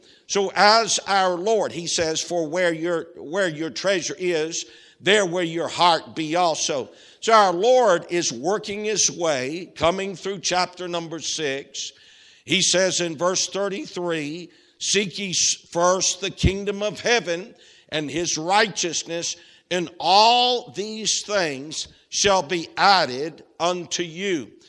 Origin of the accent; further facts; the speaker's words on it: Washington, District of Columbia, United States; born there; But I was born in Washington, D.C.